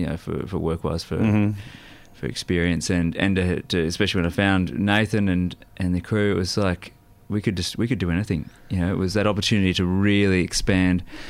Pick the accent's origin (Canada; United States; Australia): Australia; Byron Bay, New South Wales; moved away as an adult; now in Melbourne, Australia; Yeah, I grew up in Byron, spent 30 years there.